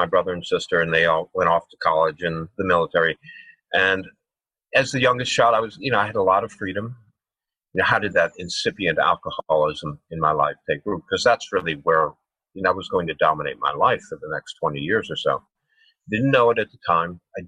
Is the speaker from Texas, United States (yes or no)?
no; Havertown, Pennsylvania, United States; born there; also born or lived in Michigan; So I was born in Philadelphia, actually a little tiny town on the outskirts of Philadelphia called Havertown. And then we moved out to Michigan.